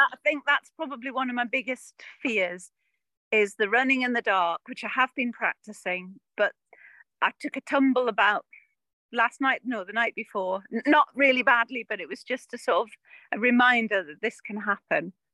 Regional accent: Wooler, North East England, United Kingdom; eventually I hope to reach Wooler, which is my hometown, and that's where my mum still is.

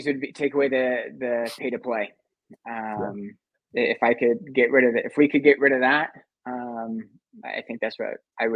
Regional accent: Oklahoma, United States; But I'm originally from Oklahoma, so I have, you know, a little bit of that, you know, cowboy, in, so to speak.

